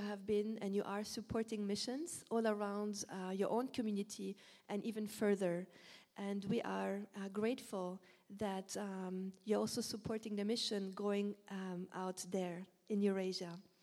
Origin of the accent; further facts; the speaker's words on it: Switzerland; I'm from Switzerland. My mom is from Lebanon, so I'm half-half.